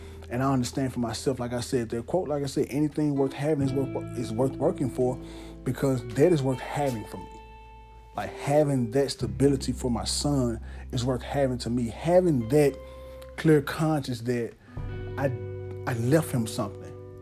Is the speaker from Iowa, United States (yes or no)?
no; Somerville, Tennessee, United States; I want to start in my hometown of Somerville, and I want to move.